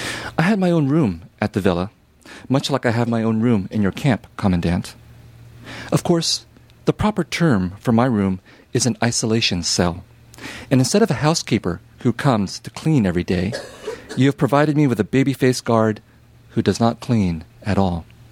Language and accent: English; San Jose, California, United States; I was growing up in San Jose, California during the 1980s, and I would go to these Vietnamese community celebrations